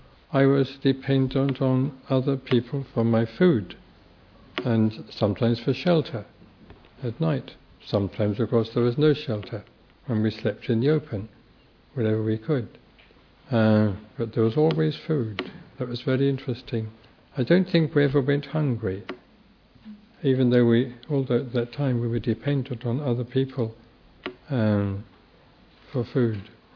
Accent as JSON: {"language": "English", "region": "England", "country": "United Kingdom", "said": "Of course, I was in India as an Englishman, as a foreigner, and I threw away my identification papers so that I was, as it were, anonymous."}